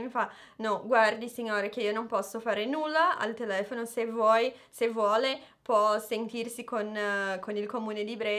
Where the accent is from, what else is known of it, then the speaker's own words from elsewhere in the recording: Brazil; Italian is a second language; now in Bucharest, Romania; perché siccome sono brasiliana e noi ci siamo sposati in Italia